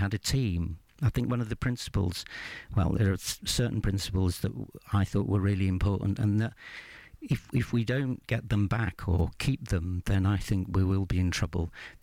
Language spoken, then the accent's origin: English; London, United Kingdom; also born or lived in Bristol; now in Sheffield, United Kingdom; I came from Bristol with my wife, because we wanted, I come from London originally